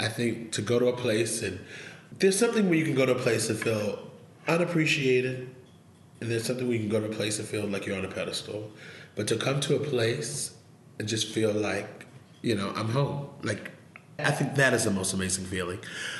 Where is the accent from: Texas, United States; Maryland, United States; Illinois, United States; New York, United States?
New York, United States; Long Island; moved away as an adult; now in Iowa, United States; So I'm from Long Island, and my senior year of high school, I said, I refuse to go to school in New York. I was like, I've been here all my life.